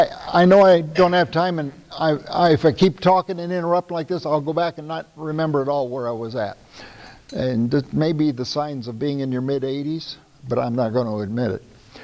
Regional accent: United States; You know, I'm an American. I have such a low level of suffering.

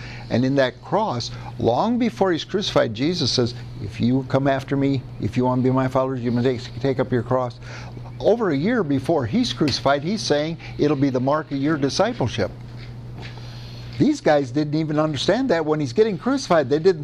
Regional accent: Midwest, United States; Because I was raised in the Midwest, every time I use the word made right, I think of a loose hamburger.

